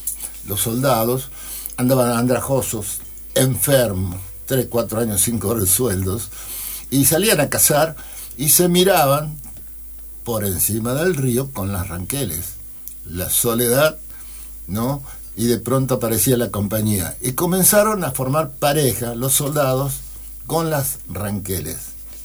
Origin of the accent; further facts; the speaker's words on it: Argentina; born there; mi adolescencia en la llanura total. No había una loma, no había nada. Yo nací en la costa del río Quinto, en el último fortín.